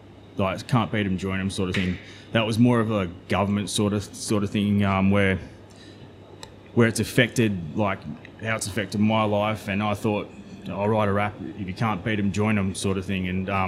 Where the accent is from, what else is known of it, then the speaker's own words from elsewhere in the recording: Tasmania, Australia; I'm from practically everywhere. Tasmanian Aboriginal, by the way.